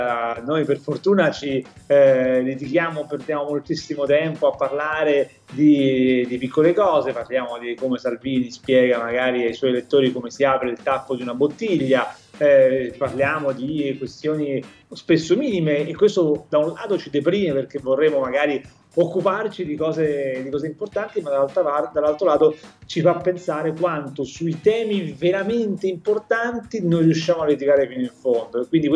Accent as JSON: {"language": "Italian", "town": "Palermo", "region": "Sicily", "country": "Italy", "said": "anche perché sono palermitano e quindi dedicheremo molta attenzione ai temi che riguardano la Sicilia"}